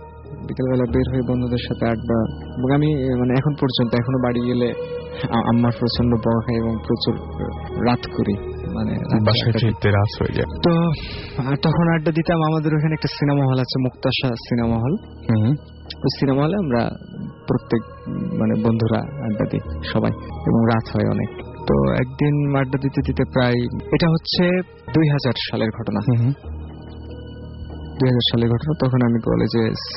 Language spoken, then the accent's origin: Bangla; Rohanpur, Rajshahi Division, Bangladesh; মানে ওটার পরে ইন্ডিয়া, যার ফলে মানে আমাদের রহনপুর গ্রামে অসংখ্য পাগল দেখা যায়।